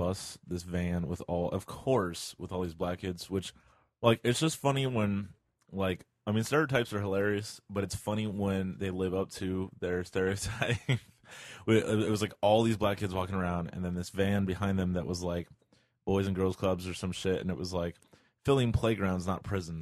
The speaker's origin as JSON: {"language": "English", "town": "Miami", "region": "Florida", "country": "United States", "tie": "born or raised there", "said": "Miami is still my hometown."}